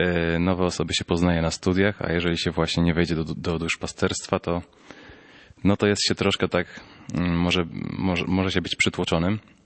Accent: Szczecin, West Pomeranian Voivodeship, Poland; nawet ja ze Szczecina jestem, więc no kawałek dalej jestem.

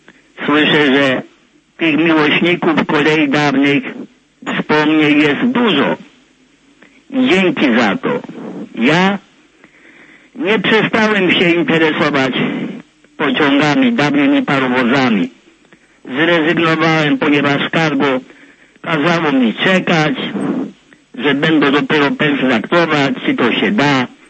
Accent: Gromnik, Lesser Poland, Poland; pochodzę z tamtej strony od Grumnika. Tym pociągiem jeździłem co tydzień do gimnazjum, do liceum w Tuchowie.

